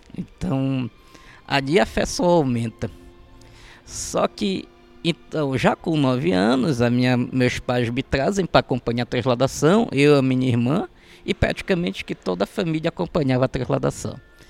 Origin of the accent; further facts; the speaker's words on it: Belém, Pará, Brazil; Sou de Belém, certo? Sou desse pesado sobrenome e do nome. Sou descendente de libaneses. Apesar, muita gente pensa, ah, mas tu tem os costumes muçulmanos? Digo, não, a minha família é cristã